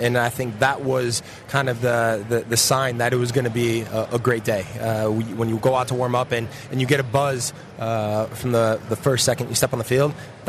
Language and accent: English; United States; And so to go into that environment as an American and have the opportunity to play in the best league in the world